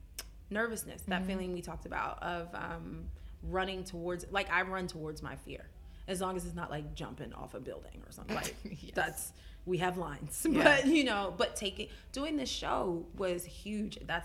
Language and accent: English; Philadelphia, Pennsylvania, United States; And marrying the man I married, it's like, I'm from Philadelphia.